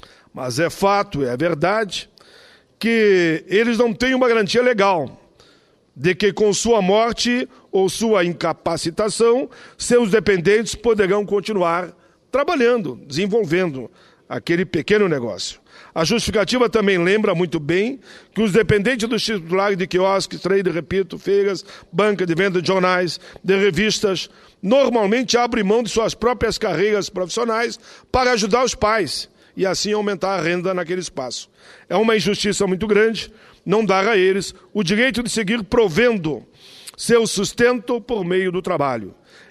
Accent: Rio Grande do Sul, Brazil; lá no meu estado, o Rio Grande do Sul.

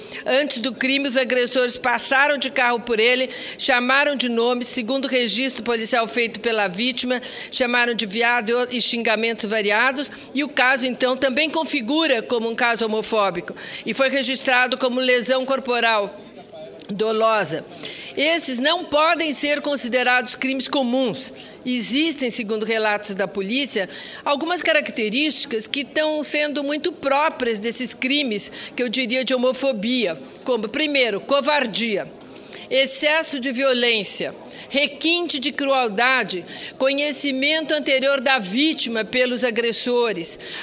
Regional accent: Brazil; É uma preocupação como brasileira, como cidadã

